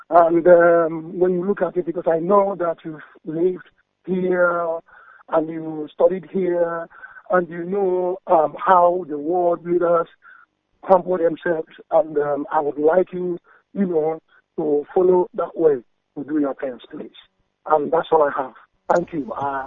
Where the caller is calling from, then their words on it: London, United Kingdom; I'm calling from London.